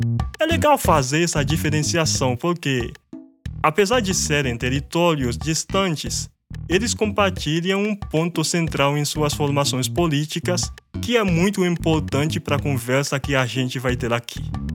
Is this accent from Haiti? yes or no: yes; Haiti; now in Brazil; sou haitiano, geógrafo, doutorando, migrante e agora pai de um filho haitiano-brasileiro.